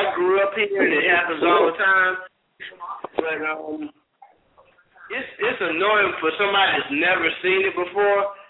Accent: South Carolina, United States; but I'm from South Carolina, and there's a lot of dumb people here

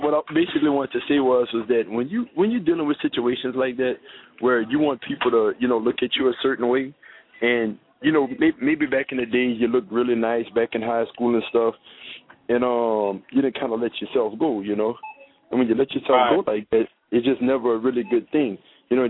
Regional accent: Louisiana, United States; now in Houston, United States; I'm from Louisiana, and if you know anything about Louisiana, you know the food not no joke.

